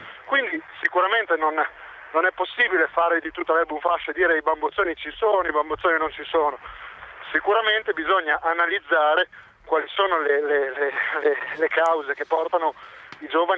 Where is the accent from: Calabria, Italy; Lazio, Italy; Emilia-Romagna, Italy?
Emilia-Romagna, Italy; Bologna; now in Brescia, Italy; ho 24 anni, sto a Brescia, ma sono di Bologna, lavoro qui, mi sono laureato e sono venuto a lavorare fuori perché c'era lavoro fuori, diciamo.